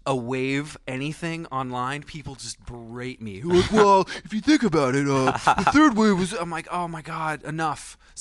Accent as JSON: {"language": "English", "region": "Vermont", "country": "United States", "tie": "born or raised there", "said": "I grew up in Vermont."}